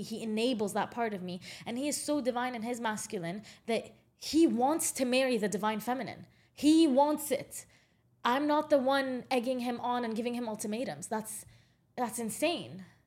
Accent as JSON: {"language": "English", "country": "Jordan", "tie": "born or raised there", "said": "growing up in Jordan and in an Arab household"}